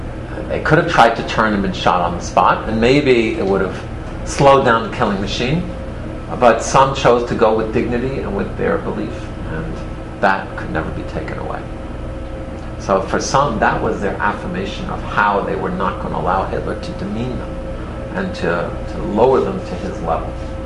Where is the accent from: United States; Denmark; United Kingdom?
Denmark; English is a second language; You know I'm from Denmark.